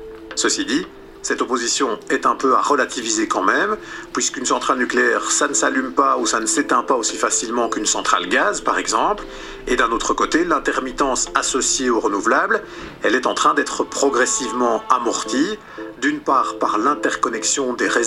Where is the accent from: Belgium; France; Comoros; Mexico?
Belgium; j'ai pris rendez-vous avec l'un des spécialistes du nucléaire chez nous en Belgique.